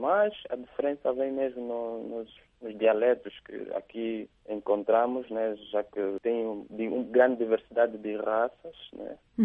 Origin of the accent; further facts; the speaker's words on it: Angola; now in Romania; nós, como angolanos, também já temos uma história também